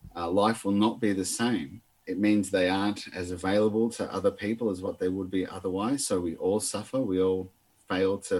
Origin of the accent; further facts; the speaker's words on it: Argentina; I grew up in Argentina as a missionary kid when a civil war was going on